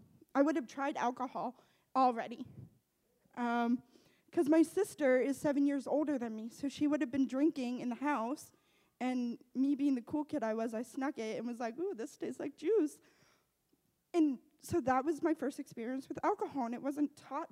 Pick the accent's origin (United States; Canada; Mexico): Canada; Middleton, Nova Scotia; I'm from the East Coast. I'm from Middleton, Nova Scotia. Most of you probably don't know where that is, but Truman does because we grew up together. So that's the only fun part. So Middleton, Nova Scotia is very small, very remote. It's a big country area.